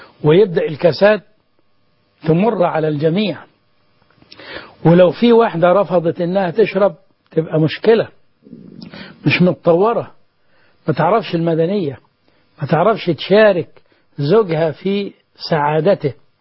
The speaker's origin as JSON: {"language": "Arabic", "country": "Egypt", "said": "وأن يحفظ بلدنا مصر"}